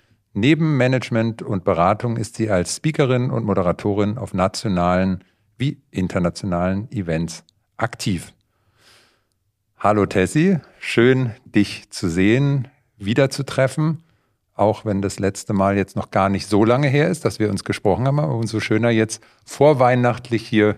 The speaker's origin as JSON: {"language": "German", "town": "Heidelberg", "region": "Baden-Württemberg", "country": "Germany", "tie": "born or raised there", "said": "Wir outen uns, wir sind beide Kurpfälzer, also falls wir ins Kurpfälzische abrutschen sollten, man sehe es uns nach. Als Heidelberger sind wir ein paar Kilometer auseinander groß geworden, in einem ähnlich gelagerten pfälzischen Wertesystem."}